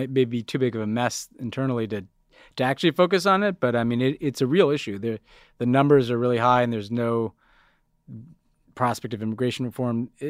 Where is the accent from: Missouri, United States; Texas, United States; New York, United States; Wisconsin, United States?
New York, United States; New York City; So I, as a New Yorker, I remember the Cosmos